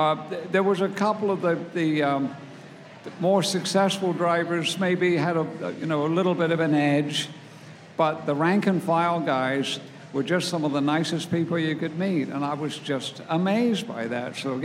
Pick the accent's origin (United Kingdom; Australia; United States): United Kingdom; England; And I was born and raised in England